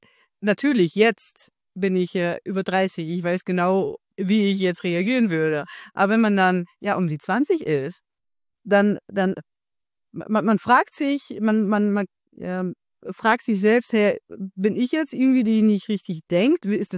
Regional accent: Austria; Ich habe heute auch drüber nachgedacht, ich komme aus Österreich, ob es da irgendwie Kulturunterschiede gibt mit den Niederlanden.

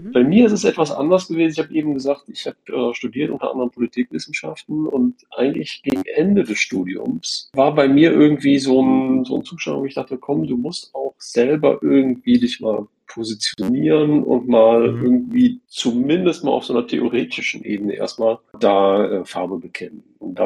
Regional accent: Cologne, North Rhine-Westphalia, Germany; Persönlich, ich komme aus Köln, bin ein gebürtiger Innenstädter, auch hier in Köln studiert

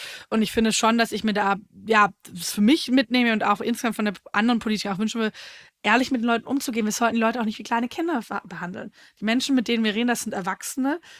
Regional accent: Nürtingen, Baden-Württemberg, Germany; meine Heimatstadt Nürtingen

